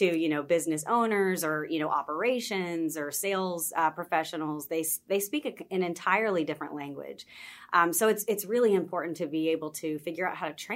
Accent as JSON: {"language": "English", "town": "Wheeling", "region": "West Virginia", "country": "United States", "said": "I'm actually from West Virginia. I'm from Wheeling."}